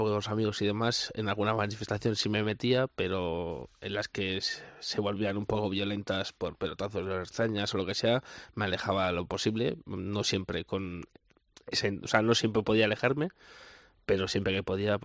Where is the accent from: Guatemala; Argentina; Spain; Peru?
Spain; Hernani, Basque Country; me recuerda cuando era más pequeño lo que he vivido en mi pueblo natal, que es Hernani